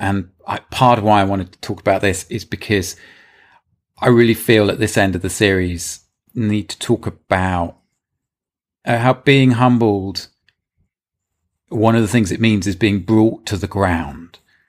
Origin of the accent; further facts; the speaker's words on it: Darlington, North East England, United Kingdom; it reminds me of conversations with people I grew up around in Darlington